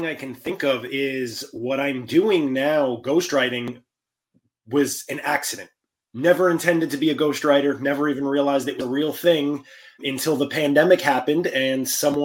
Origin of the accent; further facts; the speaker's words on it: Bronx, New York, United States; Growing up in the Bronx, I was told that's not a real job.